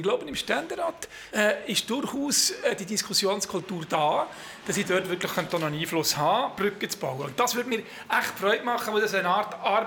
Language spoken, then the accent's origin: German; Switzerland; born there; Ich bin hier in der Schweiz geboren, gehöre zu den Leuten, die Chancen hatten in ihrem Leben.